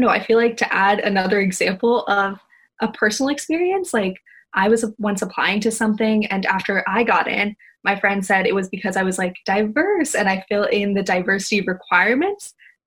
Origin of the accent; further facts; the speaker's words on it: Sri Lanka; I'm not Indian, but I'm actually Sri Lankan